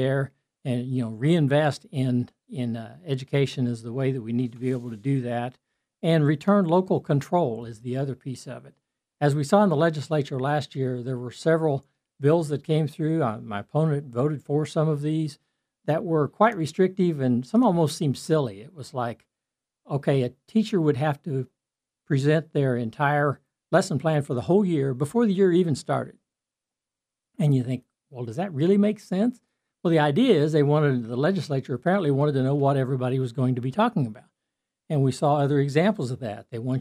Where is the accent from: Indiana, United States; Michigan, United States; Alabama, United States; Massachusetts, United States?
Indiana, United States; Well, I'm originally from Clay County.